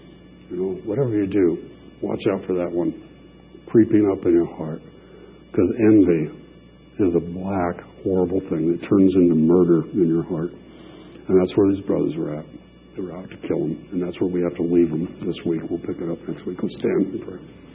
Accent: Los Angeles, California, United States; There was nothing but wheat fields to the horizon after growing up in East L.A.

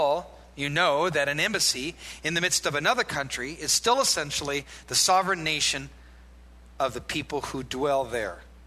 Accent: United States; Christian. I'm an American.

